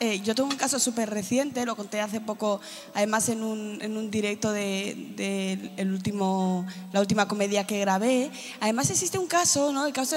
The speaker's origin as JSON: {"language": "Spanish", "country": "Equatorial Guinea", "said": "Yo soy de Guinea Ecuatorial. Resulta que el idioma oficial es el español."}